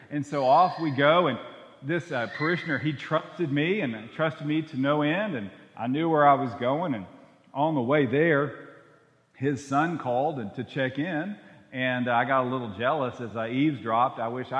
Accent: Waco, Texas, United States; many of you know I'm from Waco

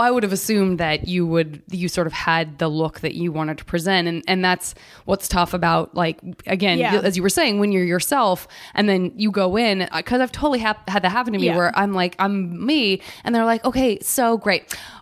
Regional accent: Arizona, United States; I'm from Arizona.

